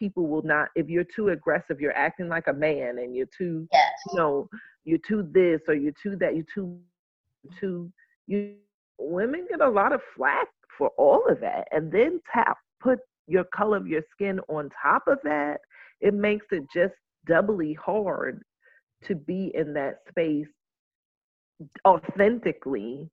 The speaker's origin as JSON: {"language": "English", "country": "United States", "said": "No, I'm an American"}